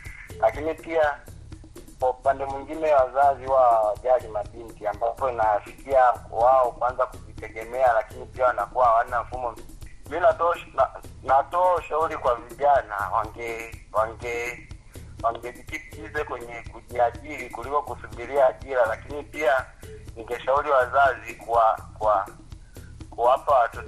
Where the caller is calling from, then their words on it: Mbeya, Tanzania; natokea Mbeya, Tanzania.